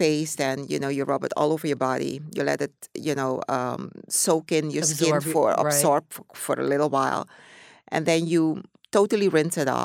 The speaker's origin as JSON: {"language": "English", "country": "Netherlands", "tie": "born or raised there", "also_born_or_lived": "Suriname", "said": "Growing up in the Netherlands"}